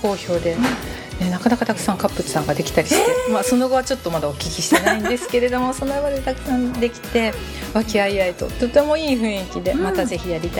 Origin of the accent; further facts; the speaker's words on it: Hatsukaichi, Hiroshima, Japan; やはり私自身廿日市出身でございますので地元愛がございます